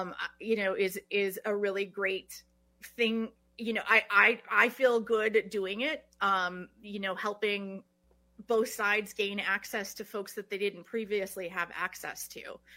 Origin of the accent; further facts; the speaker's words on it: Madison, Wisconsin, United States; And I grew up here in Madison and Dejope, but, you know, so I didn't grow up in Black River.